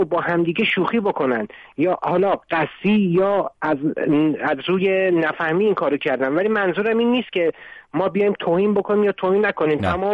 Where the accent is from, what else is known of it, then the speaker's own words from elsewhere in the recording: Tehran, Tehran Province, Iran; born there; بنده خودم یه آذری هم توی تهران متولد شدم.